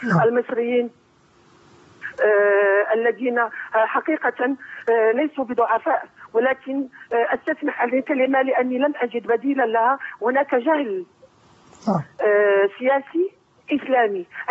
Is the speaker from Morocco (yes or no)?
yes; Morocco; وأنا من المغرب أتابع الوضعية في مصر،